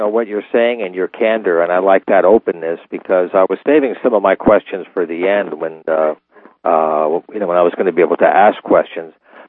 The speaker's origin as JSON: {"language": "English", "region": "New York", "country": "United States", "tie": "born or raised there", "said": "I grew up in New York in the 60s and listened to BAI and got the radio bug then, and I've been in the business ever since"}